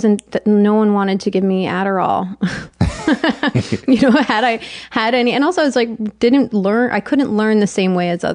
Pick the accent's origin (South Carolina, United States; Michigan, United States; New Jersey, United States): New Jersey, United States; Tenafly; I guess three, that I'm Egyptian, I'm Jewish, and I'm from Tenafly.